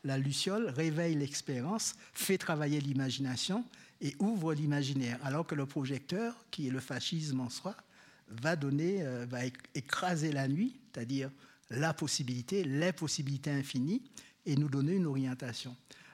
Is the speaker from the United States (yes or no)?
no; Martinique; en tant que martiniquais, antillais, créole américain